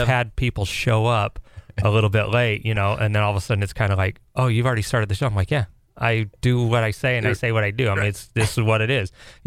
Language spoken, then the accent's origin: English; Kearns, Utah, United States; I grew up right outside of Salt Lake, about 15 miles outside of a town called Kearns